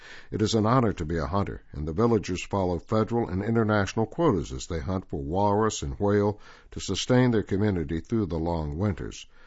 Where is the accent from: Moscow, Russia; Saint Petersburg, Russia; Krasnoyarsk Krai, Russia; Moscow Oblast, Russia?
Krasnoyarsk Krai, Russia; Dikson; moved away as an adult; I left my hometown of Dixie, a remote seaport on the shore of Russia's Laptev Sea, years ago to live in big cities in different countries.